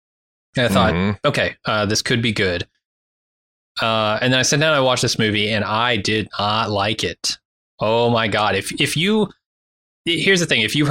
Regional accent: United States; Because look, I'm American. The Arthurian legend did not come across the boats with the pilgrims.

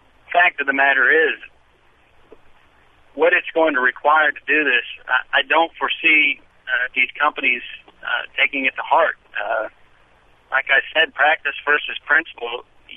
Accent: West Virginia, United States; growing up in West Virginia, in the heart of a coal mining area

